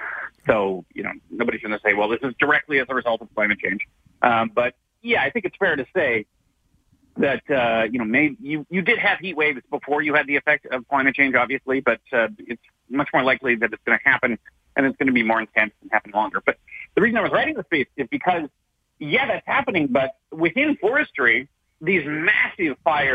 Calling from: Victoria, British Columbia, Canada; So I'm speaking here from Victoria.

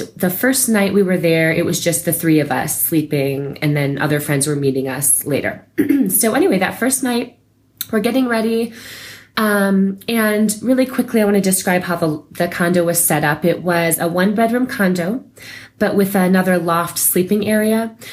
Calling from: Santa Fe, New Mexico, United States; I'm calling from Santa Fe, New Mexico.

